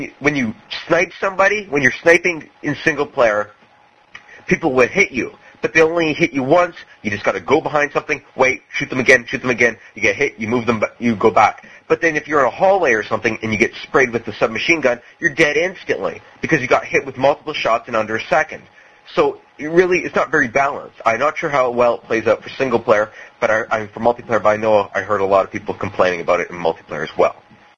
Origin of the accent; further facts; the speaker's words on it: Canada; Well, I'm Canadian. I didn't lose any fucking war.